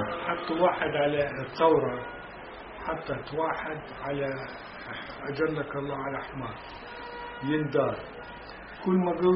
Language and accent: Arabic; al-Mansi, Palestine; من قريتنا من المنسي الشارك